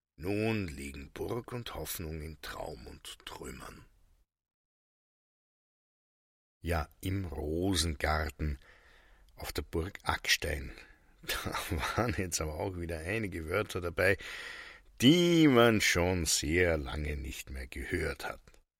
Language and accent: German; Austria; Das gibt es üblicherweise bei Häusern nicht so oft, zumindest nicht bei uns in Österreich.